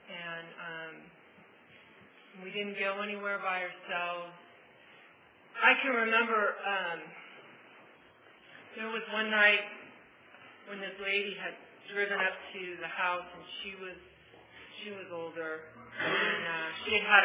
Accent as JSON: {"language": "English", "region": "California", "country": "United States", "tie": "born or raised there", "said": "I grew up right outside San Francisco."}